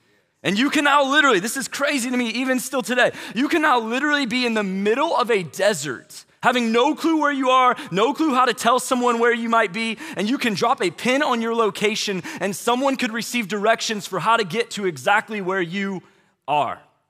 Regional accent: St. Louis, Missouri, United States; I grew up in St. Louis, and so we would vacation most summers from St. Louis, and we'd drive to Florida.

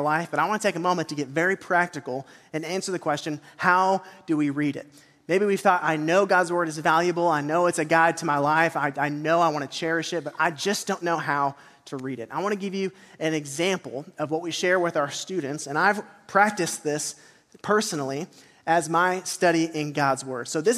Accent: Sherman, Texas, United States; I was raised in Sherman, kind of the Texoma area, and I always learned it this way. This may be the Grayson County version of this verse

